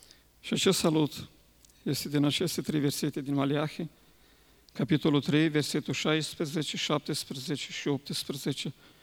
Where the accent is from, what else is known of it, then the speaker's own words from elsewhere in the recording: Romania; Și ne-a întrebat de unde suntem. Și noi am spus, suntem români.